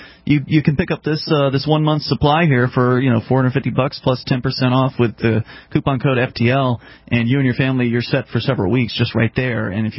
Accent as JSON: {"language": "English", "region": "Florida", "country": "United States", "said": "I mean, I can tell you up here in New England, I'm from Florida originally."}